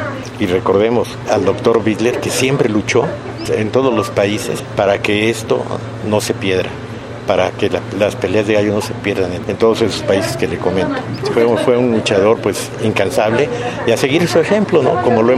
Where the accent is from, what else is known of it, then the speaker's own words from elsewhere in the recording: Mexico; pero como mexicanos, pues todas las tradiciones que se llevan a cabo aquí en el país